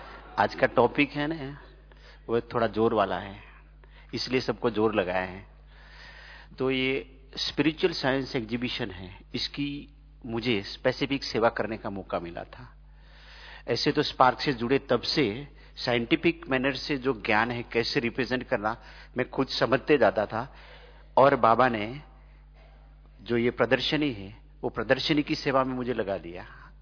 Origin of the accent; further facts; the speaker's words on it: Gujarat, India; मैं गुजरात से हूं और गुजरात का स्टेट कैपिटल है गांधीनगर